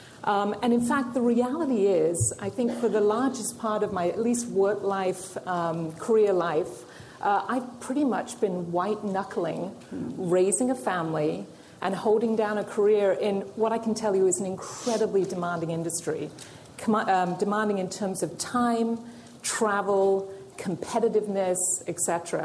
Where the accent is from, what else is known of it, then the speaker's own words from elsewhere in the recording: United Kingdom; I'm also a Brit, a friend, and, oh, by the way, an owner of an incredibly demanding dog.